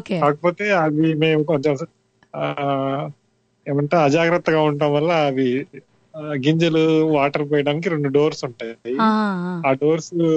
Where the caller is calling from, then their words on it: Guntur, Andhra Pradesh, India; నేను గుంటూరు నుంచి కాల్ చేస్తున్నాను, నేను ఒక వెబ్ డెవలపర్ అండి.